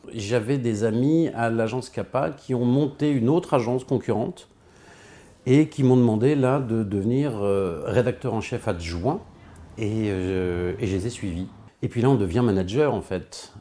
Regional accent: Île-de-France, France; 50 ans. Toute ma famille vient d'ici, c'est-à-dire Beaulieu-les-Loches, en Indre-et-Loire. Je suis né à Versailles, j'ai grandi dans les Hauts-de-Seine.

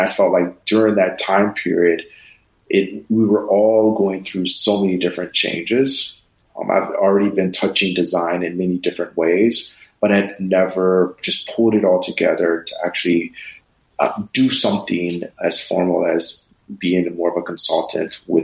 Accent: Mansfield, Ohio, United States; also born or lived in Denver, Colorado; I grew up in Mansfield, Ohio.

